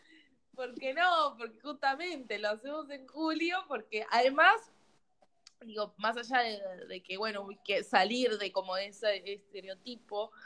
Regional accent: Uruguay; yo lo siento igual de doloroso siendo uruguaya y que la situación acá sea distinta que en Estados Unidos

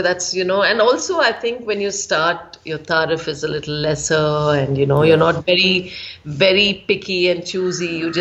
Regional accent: Bangalore, Karnataka, India; I'm from Bangalore

